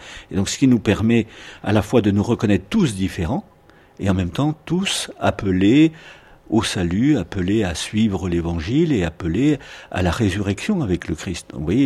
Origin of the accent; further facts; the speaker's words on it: Normandy, France; born there; Je suis né en 1944. Je suis né en Normandie, dans la région du Mont-Saint-Michel